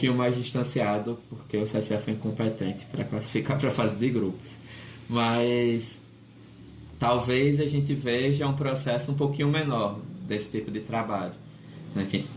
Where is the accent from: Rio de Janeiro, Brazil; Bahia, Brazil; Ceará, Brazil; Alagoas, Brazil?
Alagoas, Brazil; porque a gente é de Alagoas, né?